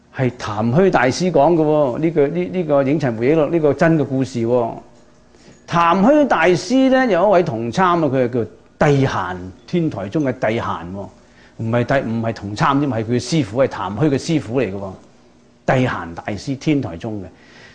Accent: Guangdong, China; 我哋廣東人講補鑊

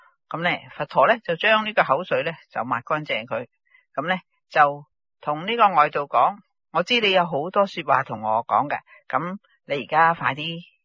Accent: China; 你係请我哋中国人就请个人返嚟念经啊

